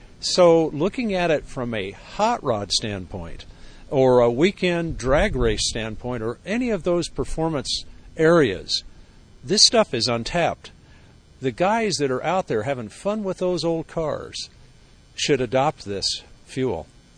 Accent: California, United States; I'm a Californian. There's no ED5 out here.

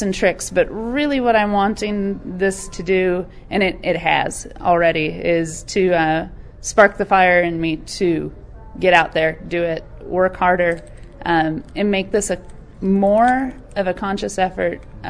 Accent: Madison, Wisconsin, United States; I grew up in Madison, not a farm girl, married the son of a dairyman

